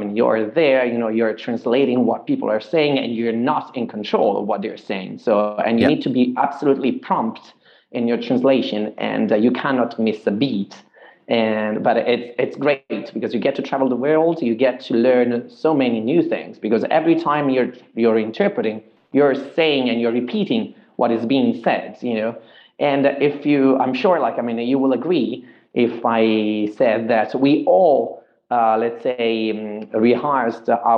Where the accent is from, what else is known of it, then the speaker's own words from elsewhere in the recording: Ireland; also born or lived in Italy; I was brought up bilingual, given that I grew up with my feet, across Italy and Ireland, and I've turned